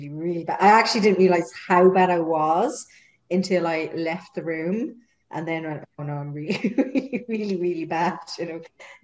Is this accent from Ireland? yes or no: yes; Ireland; Sorry, I'm Irish, trying to not curse you.